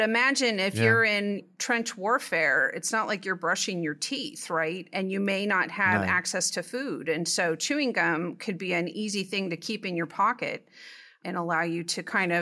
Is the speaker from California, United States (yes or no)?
yes; California, United States; So I grew up in California